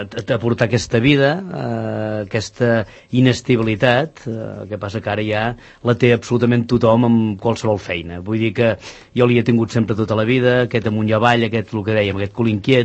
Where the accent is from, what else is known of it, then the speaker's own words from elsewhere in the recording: Manlleu, Catalonia, Spain; jo soc de Manlleu, de la Plana de Vic